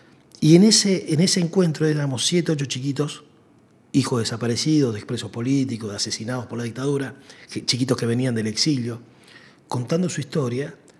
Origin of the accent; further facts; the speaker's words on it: Córdoba, Argentina; now in Buenos Aires, Argentina; soy cordobés, por más que hace muchos años ya vivo acá y ya la tonada me queda poco.